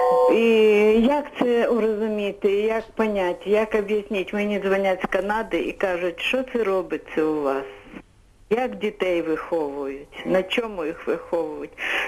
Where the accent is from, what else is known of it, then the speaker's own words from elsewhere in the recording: Kyiv, Ukraine; Я киянка, 1941 року народження.